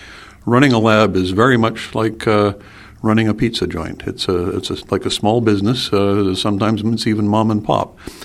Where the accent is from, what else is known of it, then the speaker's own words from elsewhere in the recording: Winnipeg, Manitoba, Canada; I come from Winnipeg, and I went to the University of Manitoba through honors chemistry.